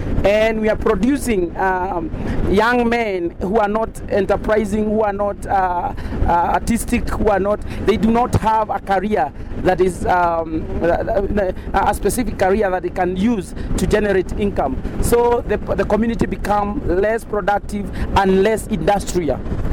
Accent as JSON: {"language": "English", "region": "Western", "country": "Kenya", "tie": "born or raised there", "said": "I grew up in a very humble village west of Kenya, a very small village, and I grew among eight siblings. My father was a peasant farmer"}